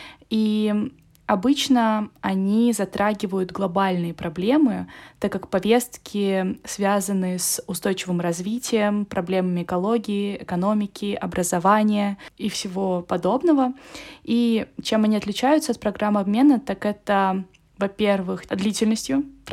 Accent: Kamchatka Krai, Russia; now in Nizhny Novgorod, Russia; как ты уже сказала. Я родилась на Камчатке и жила там долгое время. Сейчас живу в Нижнем Новгороде

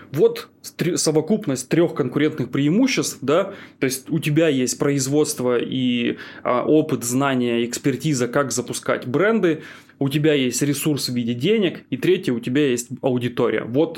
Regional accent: Kostroma Oblast, Russia; Вот я сам из Костромской области когда-то там родился, да, там куча леса. То есть эта область богата лесом.

